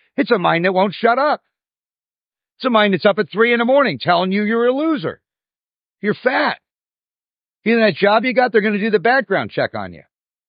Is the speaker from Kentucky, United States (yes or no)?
no; Malibu, California, United States; well, I grew up in Malibu.